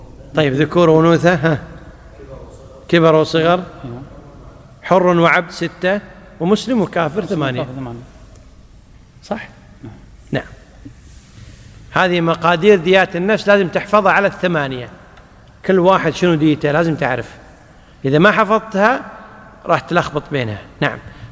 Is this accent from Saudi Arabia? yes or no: no; Kuwait; عندنا في الكويت ما يعتبرون بالإبل، إنما اعتبروه بالدنانير القائمة مقام الذهب والفضة.